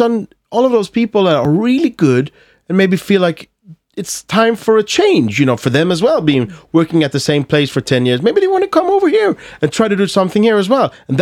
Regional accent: Malmö, Skåne, Sweden; accent: Scanian; English is a second language; my accent. You know, I'm from Malmö, so I have this, I speak skånska.

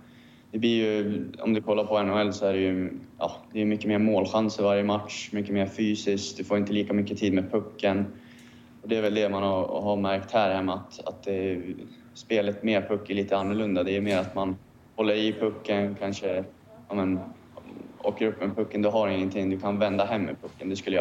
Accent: Gävle, Gävleborg County, Sweden; Jag är från Gävle

